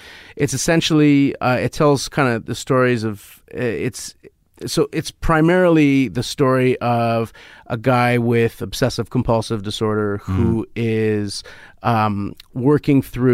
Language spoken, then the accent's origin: English; Vancouver, British Columbia, Canada; I'm a fourth generation Vancouverite.